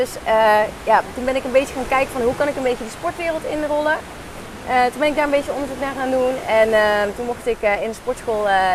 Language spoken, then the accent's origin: Dutch; North Brabant, Netherlands; now in Leiden, Netherlands; Ik woon in Leiden. Ik kom officieel uit Brabant.